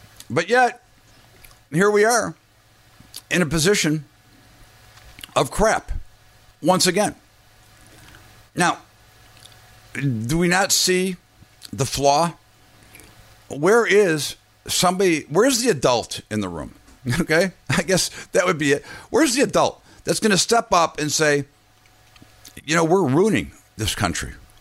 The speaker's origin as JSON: {"language": "English", "country": "United States", "said": "But it really saddens me as an American, as a father, and a grandfather soon"}